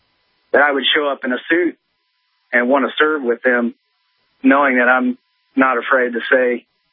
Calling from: Indiana, United States; in Indiana.

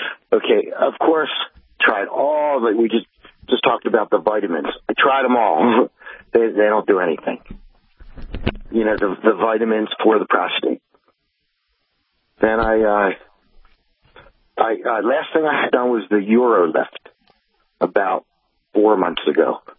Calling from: Pennsylvania, United States; Yeah, I'm calling from Pennsylvania.

